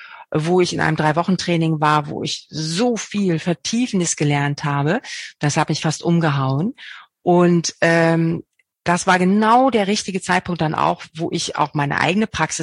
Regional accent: Bad Zwischenahn, Lower Saxony, Germany; now in South Africa; nach Bad Zwischenahn, also meinen Heimatort in Deutschland eingeladen habe.

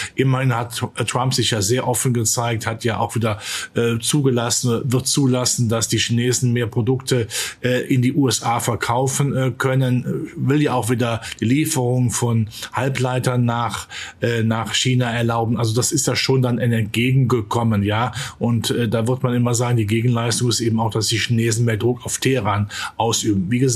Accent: Rhineland, Germany; im Rheinland sagt man, wo ich herkomme

